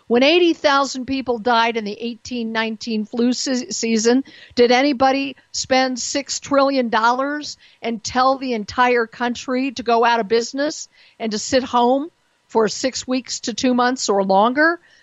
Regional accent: Denver, Colorado, United States; When I came back to my hometown of Denver, Colorado, more than 20 years ago, after having lived in New York and LA and other places

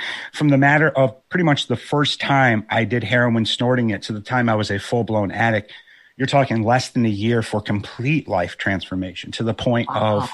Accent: Rockford, Illinois, United States; I'm wearing a Rockford Peaches hat from League of Their Own. That's my hometown. Shout out to Rockford.

